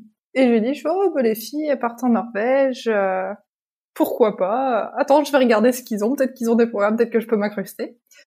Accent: La Roche-sur-Yon, Pays de la Loire, France; moved away as an adult; Alors je viens de France donc et je viens de Vendée, une ville qui s'appelle La Roche-sur-Yon dans l'ouest.

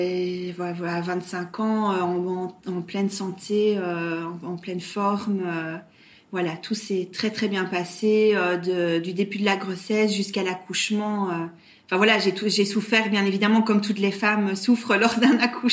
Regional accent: Brussels, Belgium; À l'origine, je suis bruxelloise. Donc, et ça fait quand même pas mal d'années que j'habite maintenant dans les Ardennes belges. D'où mon accent.

